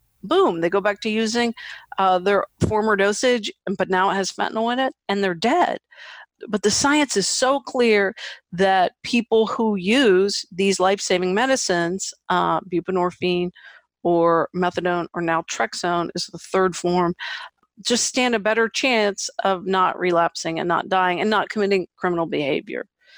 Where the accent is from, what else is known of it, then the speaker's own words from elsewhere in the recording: Urbana, Ohio, United States; No, I grew up in Ohio in a small factory town called Urbana.